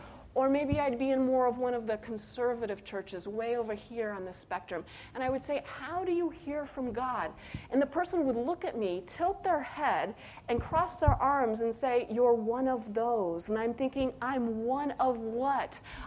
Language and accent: English; Colorado, United States; also born or lived in Florida / North Carolina; But even though I was born in Florida, we quickly moved to North Carolina before settling in Colorado.